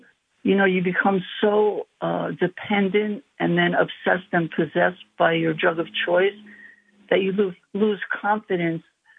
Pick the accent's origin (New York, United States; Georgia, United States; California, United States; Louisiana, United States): New York, United States; Brooklyn; I'm originally from Brooklyn, and that's how I ended up relocating upstate New York.